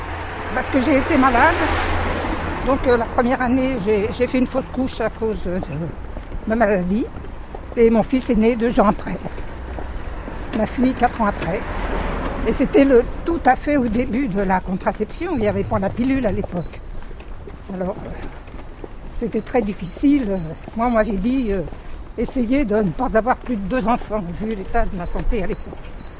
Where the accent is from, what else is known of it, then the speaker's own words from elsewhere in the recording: Gennevilliers, Île-de-France, France; Je le connaissais avant parce que je suis toujours de Gennevilliers.